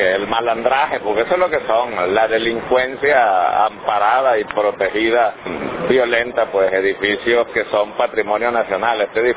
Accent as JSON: {"language": "Spanish", "country": "Venezuela", "said": "Yo, ojalá y me equivoque, pero como venezolano no espero absolutamente ningún pronunciamiento"}